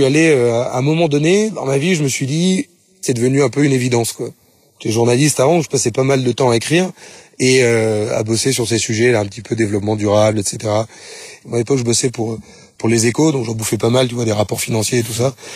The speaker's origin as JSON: {"language": "French", "region": "Nouvelle-Aquitaine", "country": "France", "said": "Moi, je viens de l'île de Léron, en plus. Donc, tu vois, la plage, ça me parle, quoi."}